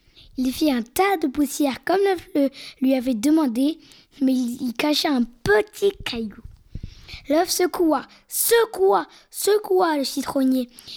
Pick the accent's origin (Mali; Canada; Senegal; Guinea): Mali; J'ai choisi ce conte parce que je l'adore et en plus, je viens du Mali.